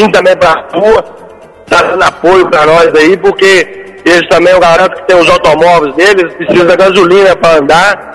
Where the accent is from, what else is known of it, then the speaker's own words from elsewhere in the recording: Ubaporanga, Minas Gerais, Brazil; Ubaporanga.